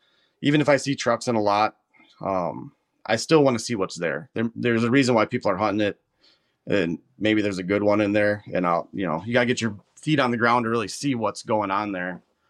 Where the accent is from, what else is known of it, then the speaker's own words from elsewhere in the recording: Wisconsin, United States; I'm from Southeast Wisconsin. I'm a tattooer by trade.